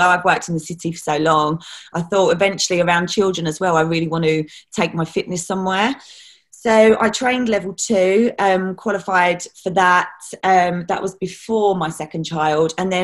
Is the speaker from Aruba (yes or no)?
no; East of England, United Kingdom; I'm from Essex